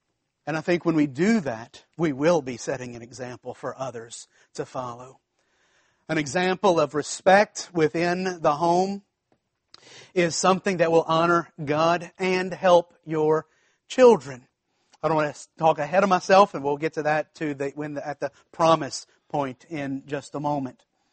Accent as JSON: {"language": "English", "region": "the South", "country": "United States", "said": "Y'all know I'm from the South, and so I'm not saying anything."}